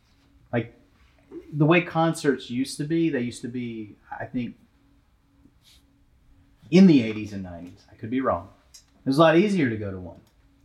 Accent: Atlanta, Georgia, United States; I mean, I grew up around Atlanta and I went to two or three Braves games.

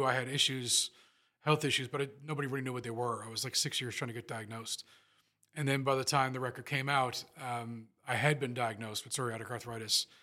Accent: St. John's, Newfoundland and Labrador, Canada; I'm from St. John's, Newfoundland, Labrador, Canada, born in 1977.

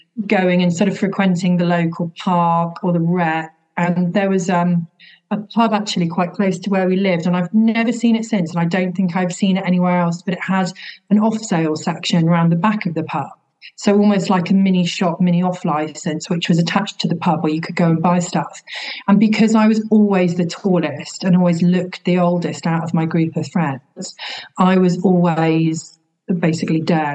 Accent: East of England, United Kingdom; I grew up in Norfolk, in a little village on the outskirts of Norwich, which was beautiful but quite rural.

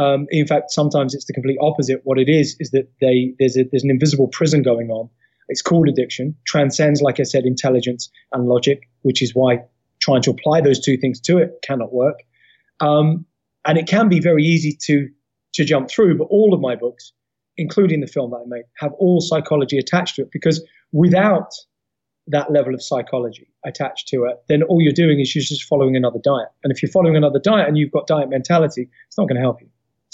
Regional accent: Peckham, London, United Kingdom; I was also smoking other stuff because I was from Peckham, Southeast London.

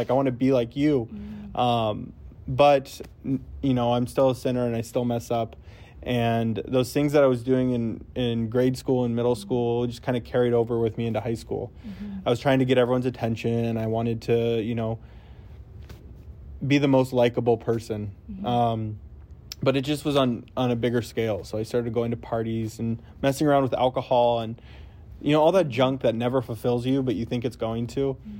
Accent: California, United States; So I grew up in California, Central Valley.

